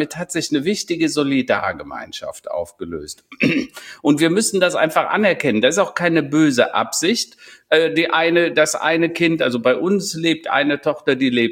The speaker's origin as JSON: {"language": "German", "town": "Strieven", "region": "North Rhine-Westphalia", "country": "Germany", "said": "ich komme ja nicht hier aus Hennef, sondern aus Strieven, so ein 200-Seelen-Dorf tatsächlich, extrem behütet"}